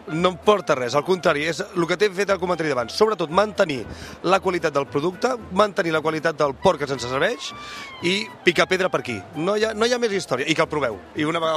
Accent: Vilassar de Mar, Catalonia, Spain; Nosaltres venim de Vilassar de Mar.

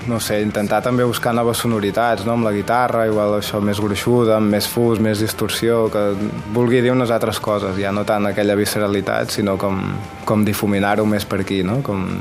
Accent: Manlleu, Catalonia, Spain; som de Manlleu, Plana de Vic, zona de boira

